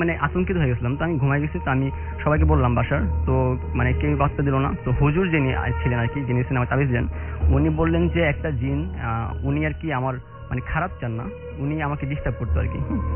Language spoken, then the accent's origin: Bangla; Narayanganj, Dhaka Division, Bangladesh; আমি নারায়ণগঞ্জ থেকে আসছি, আমি ব্র্যাক ইউনিভার্সিটিতে ফার্মেসিতে পড়ি।